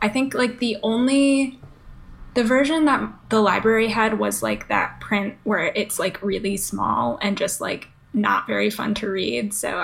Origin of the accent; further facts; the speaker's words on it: Monroe, Wisconsin, United States; also born or lived in Madison; And then grew up in Monroe, in the Monroe area. It's a small town known for a biennial cheese festival.